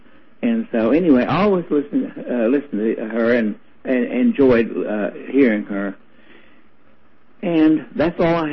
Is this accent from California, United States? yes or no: no; North Carolina, United States; I know, but actually, I'm from North Carolina.